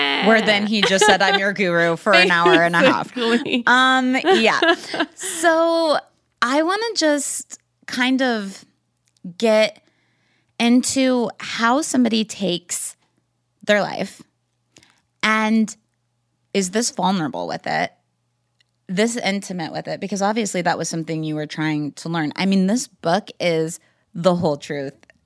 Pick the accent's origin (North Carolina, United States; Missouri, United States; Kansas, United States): Kansas, United States; Wichita; a whole different world than I experienced growing up in Wichita, Kansas, I can assure you.